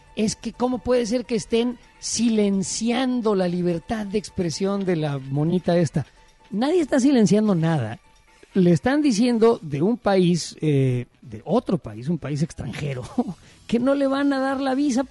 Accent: Mexico; now in United States; No somos una bola de criminales los inmigrantes mexicanos a Estados Unidos, y yo me cuento entre ellos

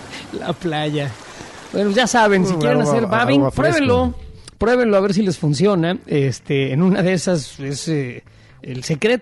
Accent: Mexico; yo soy una persona en mi país, en México, de estatura, digamos, estándar.

